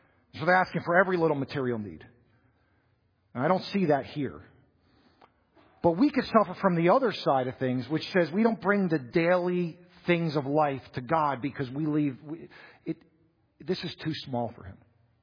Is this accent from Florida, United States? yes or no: yes; Florida, United States; I know Jewish moms from growing up in South Florida telling their sons